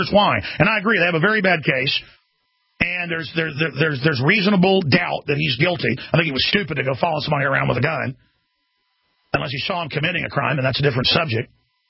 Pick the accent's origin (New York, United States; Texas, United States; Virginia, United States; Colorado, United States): Texas, United States; Dallas; I remember growing up in Dallas, and my dad had friends that were police that would come over and stuff and play cards and things like that.